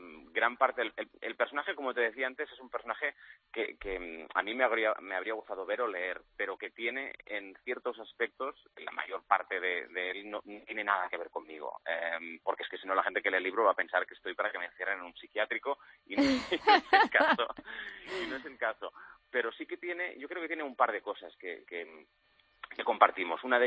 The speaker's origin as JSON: {"language": "Spanish", "town": "Barcelona", "region": "Catalonia", "country": "Spain", "said": "yo soy de Barcelona"}